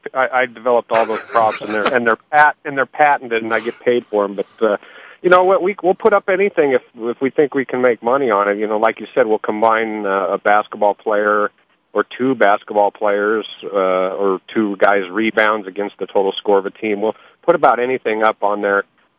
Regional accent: Nebraska, United States; But growing up in Nebraska, you don't really follow a pro team, so it's a little different attitude from where we're from.

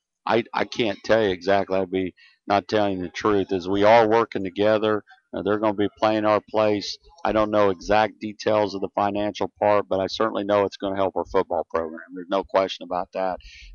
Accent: Kansas, United States; You know, I grew up in Kansas and so forth

